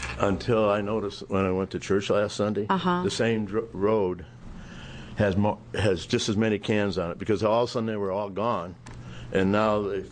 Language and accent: English; Detroit, Michigan, United States; When I was a kid back in Detroit, Michigan, when I was born on Mother's Day, 1934